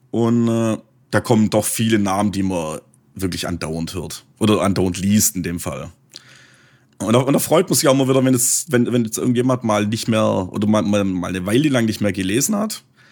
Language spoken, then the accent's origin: German; Baden-Württemberg, Germany; accent: Swabian; Denn ihr gefällt meine Stimme oder mein schwäbischer Dialekt.